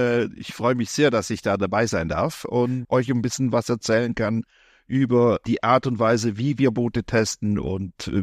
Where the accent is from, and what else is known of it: Switzerland